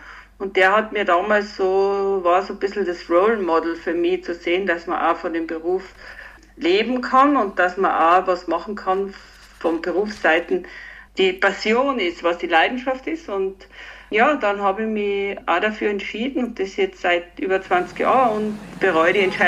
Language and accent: German; Tyrol, Austria; Ich bin ja am Fuße der Lienzer Dolomiten aufgewachsen, mitten in den Bergen eigentlich.